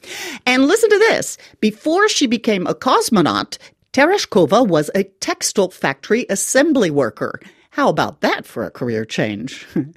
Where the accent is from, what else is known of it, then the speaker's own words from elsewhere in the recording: Texas, United States; also born or lived in California; I'm from Texas and California, so every time we go to the U.S., we always start in California and wend our way west to Texas